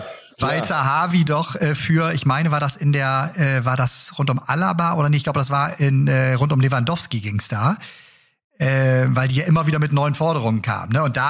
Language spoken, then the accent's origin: German; Cologne, North Rhine-Westphalia, Germany; als Kölner